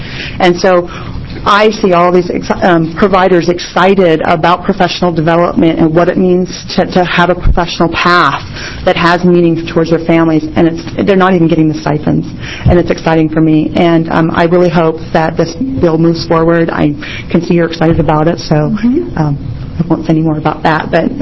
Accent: Eugene, Oregon, United States; I'm from Eugene.

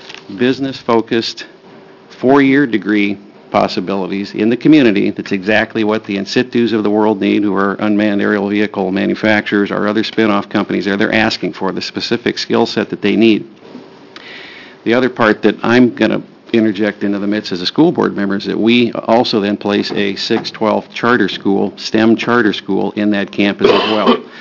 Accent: Hood River, Oregon, United States; And I think we've got a great opportunity to put one of those right in my hometown in Hood River.

